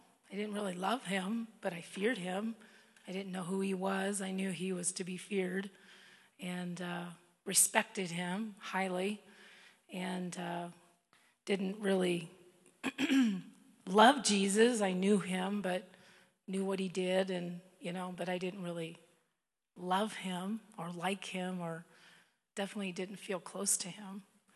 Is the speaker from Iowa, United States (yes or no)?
yes; Iowa, United States; When I was a child, I grew up in Iowa on a farm.